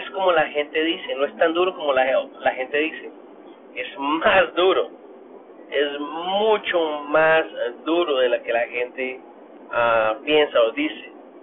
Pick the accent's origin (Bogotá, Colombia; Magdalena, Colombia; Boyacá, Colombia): Bogotá, Colombia; now in Dallas, United States; Yo soy colombiano, de Bogotá, Colombia. Estoy acá en los Estados Unidos, en Dallas, hace 18 años, creo.